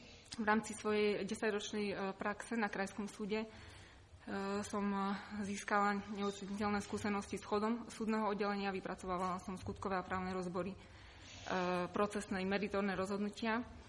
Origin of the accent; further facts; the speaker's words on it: Košice, Košice Region, Slovakia; pochádzam z Košíc.